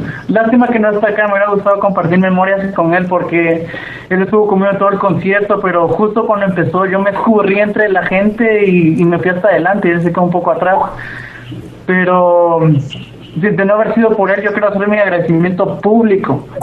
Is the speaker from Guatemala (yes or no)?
yes; Guatemala; No, hombre, soy de Guatemala.